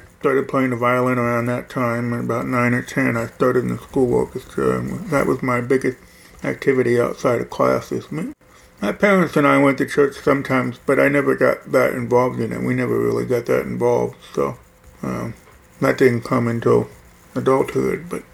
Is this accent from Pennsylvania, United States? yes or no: yes; Carlisle, Pennsylvania, United States; So I was born in Carlisle and then immediately transferred to a bigger hospital. But I grew up in Carlisle, Pennsylvania, a small town.